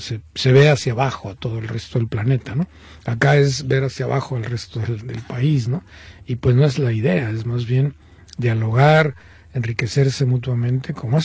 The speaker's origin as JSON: {"language": "Spanish", "country": "Mexico", "said": "Y no por eso soy menos mexicano, ¿no? Simplemente estoy ligado a otra tradición que es parte de la riqueza cultural de México"}